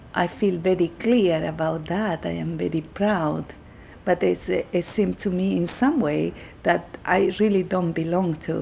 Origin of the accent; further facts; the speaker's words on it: Mexico; I'm from Mexico.